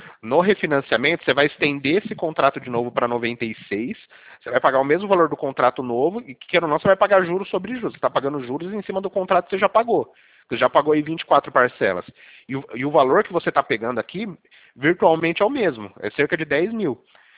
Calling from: Bauru, São Paulo, Brazil; Eu falo aqui de Bauru.

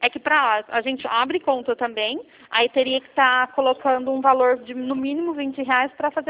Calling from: Campinas, São Paulo, Brazil; eu falo aqui de Campinas, São Paulo.

